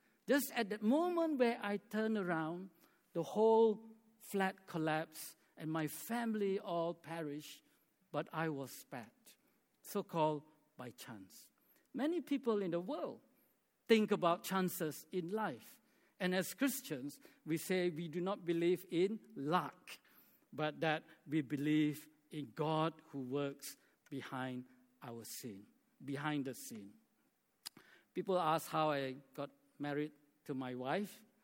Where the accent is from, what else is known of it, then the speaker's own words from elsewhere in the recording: Malaysia; English is a second language; She's from Singapore, I'm from Malaysia.